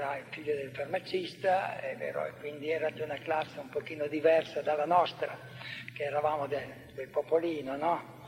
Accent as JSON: {"language": "Italian", "town": "Cavriago", "region": "Emilia-Romagna", "country": "Italy", "accent": "Cavriago dialect", "said": "Era la parola che noi avevamo imparato, ovvero dai francesi, perché ci sono molti francesismi nel nostro dialetto di Cavriago."}